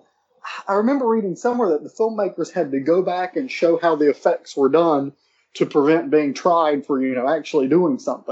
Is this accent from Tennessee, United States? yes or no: no; Waxhaw, North Carolina, United States; that one ghost tour in my hometown of Waxhaw, North Carolina, grew to 50 all over North and South Carolina.